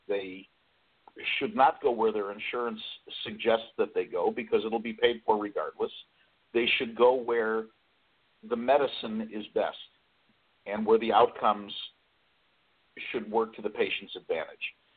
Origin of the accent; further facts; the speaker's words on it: Illinois, United States; I come from Illinois, where the rules were a bit more rigid.